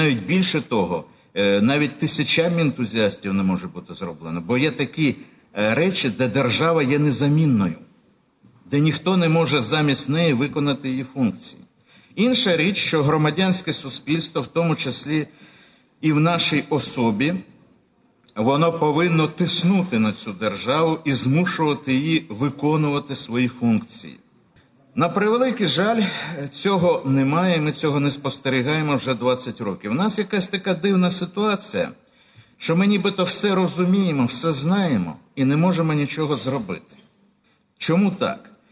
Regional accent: Sevastopol, Crimea, Ukraine; І, наприклад, на моїй малій батьківщині в Криму, в Севастополі таких людей дуже багато.

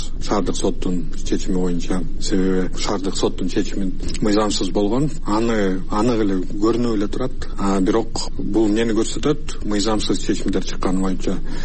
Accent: Osh, Osh Region, Kyrgyzstan; born there; Мен болсо төрөлгөндө Кыргызстанда, Ош шаарында төрөлгөм.

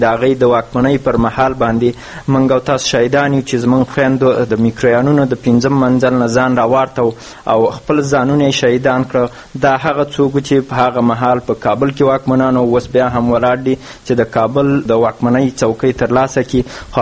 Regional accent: Afghanistan; موږ او تاسو په دې وطن کې رالوی شو، یو تور راته تور او سپین راته سپین معلوم دی

